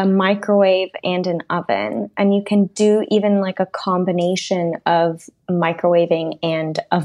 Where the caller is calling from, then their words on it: Amsterdam, North Holland, Netherlands; I am calling from Amsterdam.